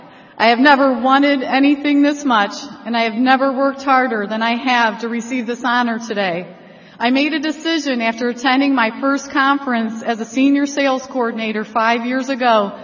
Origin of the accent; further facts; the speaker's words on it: Strongsville, Ohio, United States; I'm from Strongsville, Ohio